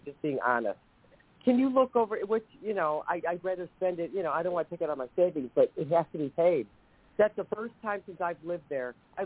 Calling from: Ohio, United States

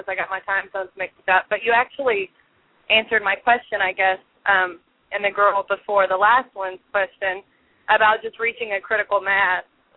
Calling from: Houston, Texas, United States; I'm calling from Houston.

